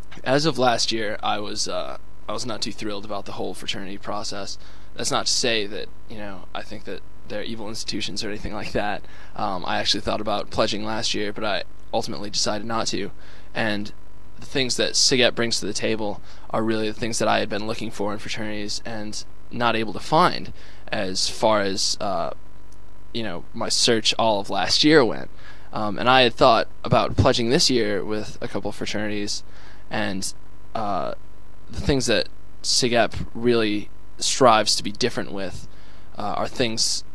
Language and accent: English; Taybrook, New York, United States; I am a sophomore politics major, and I hail from Taybrook, New York, which is near Canada.